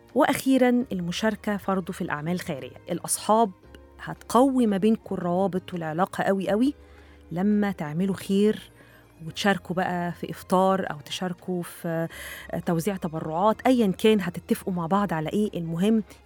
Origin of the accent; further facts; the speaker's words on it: Egypt; الحمد لله بقى إحنا كمصريين عندنا ميزة كبيرة قوي وعظيمة قوي بصراحة